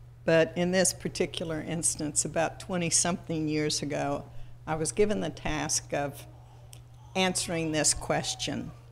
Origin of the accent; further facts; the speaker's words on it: United States; Being a political science junkie and being an American, I pretty well thought I could.